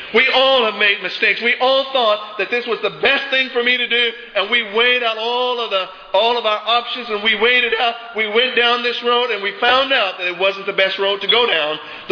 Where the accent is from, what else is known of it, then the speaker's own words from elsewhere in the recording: United States; born there; Lord, I thank you that I was born in America.